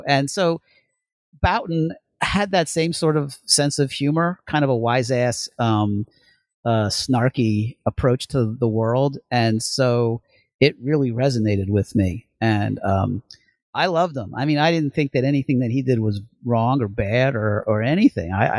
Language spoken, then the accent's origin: English; Trenton, New Jersey, United States; Well, I grew up in Trenton, New Jersey, and I was always a Phillies fan.